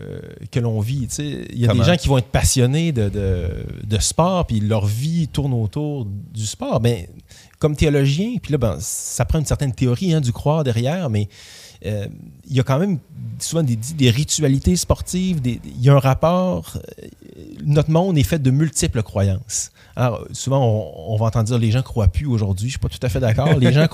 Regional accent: Quebec, Canada; Donc, même si chez nous, au Québec, on peut peut-être associer

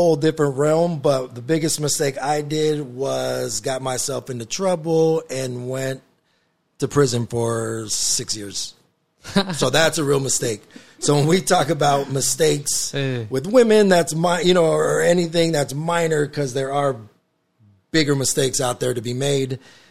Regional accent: Palm Springs, California, United States; Yes, I'm Hispanic. I'm Mexican. So they asked, where are you from? My exact words were, what do you mean? I said, I'm from Palm Springs.

